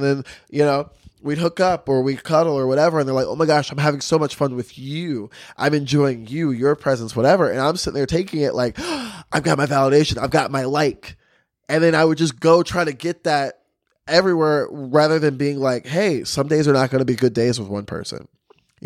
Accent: the South, United States; Because I grew up in the South, you know, very Baptist.

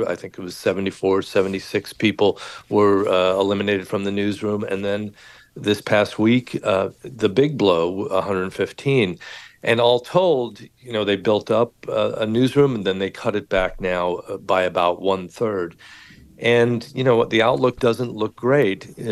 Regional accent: Los Angeles, California, United States; I grew up in Los Angeles

